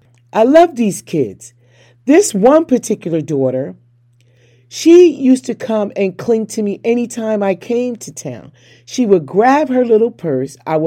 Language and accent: English; the North, United States; I'm from the North. I don't know, but this is my first time ever living down south.